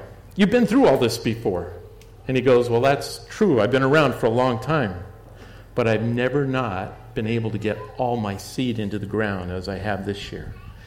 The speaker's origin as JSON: {"language": "English", "town": "Seattle", "region": "Washington", "country": "United States", "said": "If you don't know my background, I'm from the West Coast, specifically the Seattle area."}